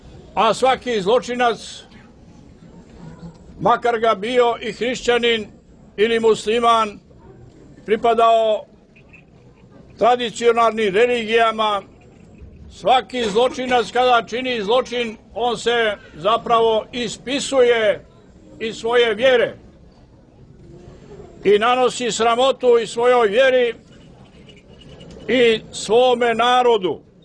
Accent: Nikšić, Nikšić Municipality, Montenegro; Kod mene u Nikšiću, u Nikšićkom kraju, u mom zavičaju, imaju još dvije neotvorene jame.

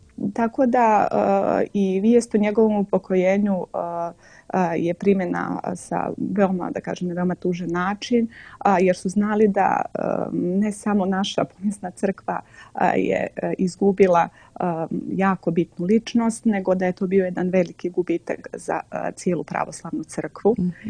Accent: Montenegro; kad bi god rekla da sam porijeklom iz Crne Gore

